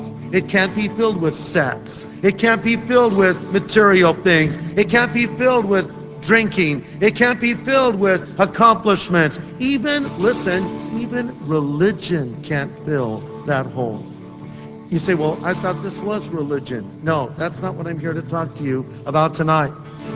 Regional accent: California, United States; born there; because I was born in California and I have a real heart for our own home state.

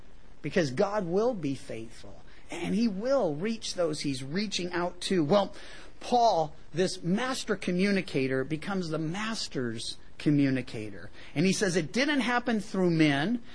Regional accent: Missouri, United States; well, I come from Missouri, part of my upbringing, the show me state.

